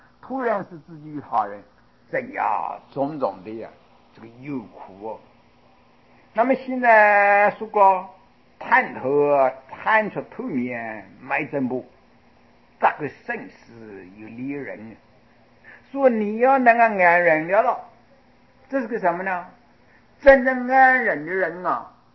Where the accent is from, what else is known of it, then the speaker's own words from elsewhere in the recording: China; 这一点啊，我们中国人要注意啊。